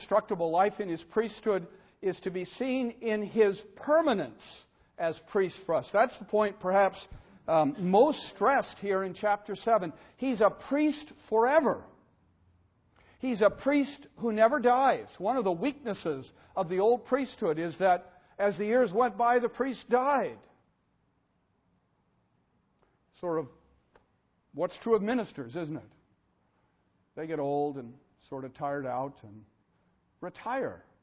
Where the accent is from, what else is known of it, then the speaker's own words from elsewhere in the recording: Alameda, California, United States; I can remember when I was a kid driving around my hometown, Northern California, Alameda, my grandmother, we'd pass house after house.